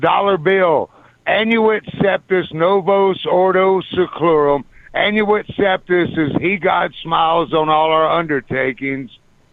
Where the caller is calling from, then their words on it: Longmont, Colorado, United States; Colorado.